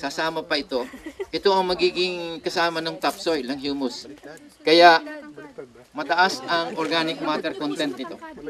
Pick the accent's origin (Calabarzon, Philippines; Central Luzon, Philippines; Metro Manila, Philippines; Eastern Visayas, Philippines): Calabarzon, Philippines; Lipa; And the best, sa amin sa Lipa, maraming kakawate